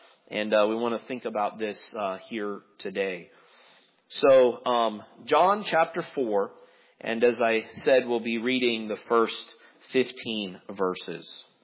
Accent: Midwest, United States; I, growing up in the Midwest, had never really had that kind of experience of, you know, a couple of hours driving in the bus, not seeing a single green thing.

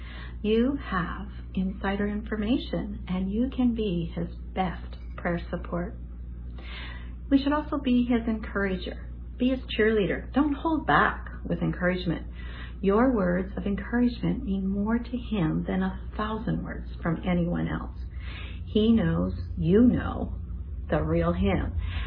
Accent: Hanford, California, United States; from Hanford, California.

